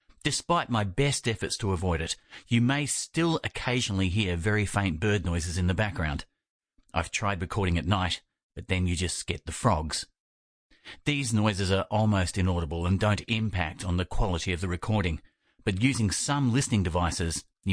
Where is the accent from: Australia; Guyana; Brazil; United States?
Australia; I'm an Australian author, and my novels, unless it's otherwise really obvious, are by default set in Australia